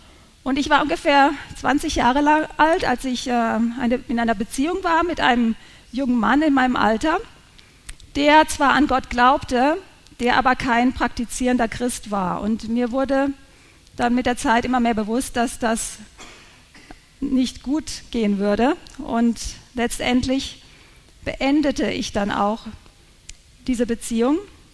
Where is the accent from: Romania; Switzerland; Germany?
Germany; Karlsruhe, Baden-Württemberg; meiner Heimatstadt Karlsruhe